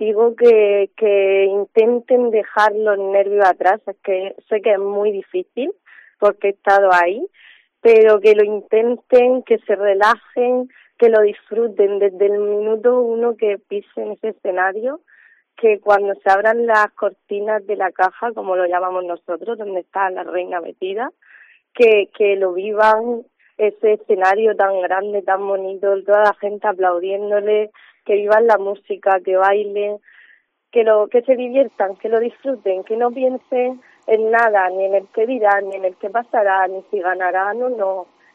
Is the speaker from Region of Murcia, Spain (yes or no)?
yes; Cartagena, Region of Murcia, Spain; que si no somos los cartageneros, ¿quién va a ser?